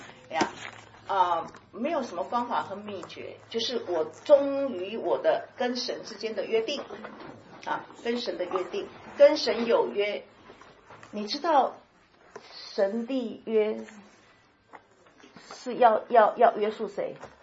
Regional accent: China; 我们从中国来，我们知道跟这里是不一样的。

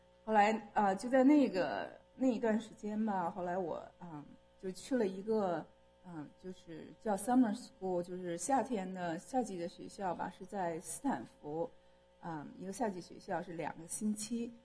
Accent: China; moved away as an adult; now in United States; 我是那个在中国长大，然后在中国上完大学以后又教了几年书，是教物理。 然后呢在美国到美国来上大学是86年，然后91年受的洗

